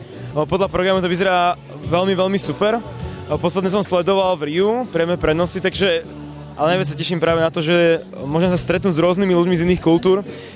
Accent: Žilina, Žilina Region, Slovakia; som zo Žiliny, z farnosti Solinky a mám 23 rokov.

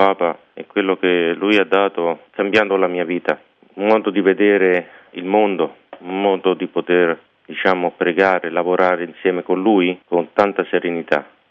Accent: Rome, Lazio, Italy; born there; io sono nato qui a Roma

